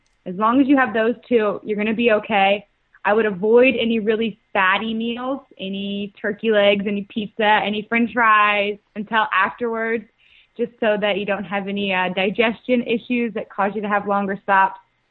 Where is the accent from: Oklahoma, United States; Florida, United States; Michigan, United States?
Florida, United States; I guess I'm from Florida, so I don't have that whole family